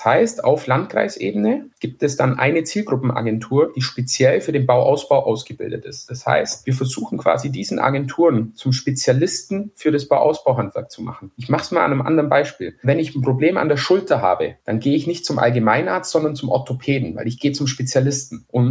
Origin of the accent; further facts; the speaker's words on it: Bavaria, Germany; man hört es ja vielleicht, ich komme aus Bayern